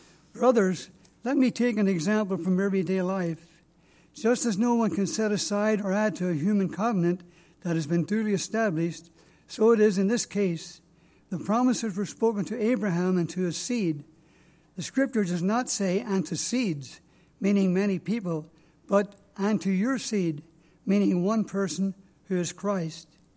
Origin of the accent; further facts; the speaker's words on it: Ireland; accent: Irish; So I get up and I rattle away in my Irish accent, and after about 5 minutes, I say, are there any questions?